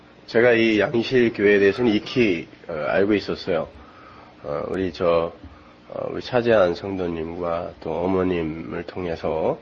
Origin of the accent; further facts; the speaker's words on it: Pyeongtaek, Gyeonggi Province, South Korea; 제가 한 5살 무렵까지 그 시골에서 자랐거든요. 저 평택에서 제가 그 이 장손이라 우리 할아버지 할머니가 저를 거기서 키우셨어요.